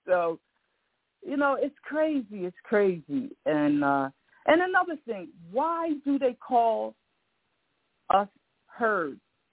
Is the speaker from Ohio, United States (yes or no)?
no; Philadelphia, Pennsylvania, United States; I'm originally from Philadelphia.